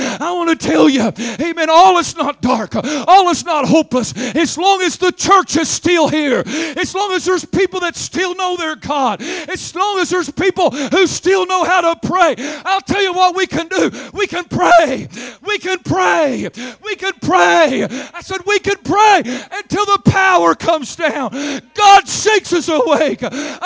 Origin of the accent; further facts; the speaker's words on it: United States; America may get so bad, we're kind of ashamed. I'm American. I'm from America.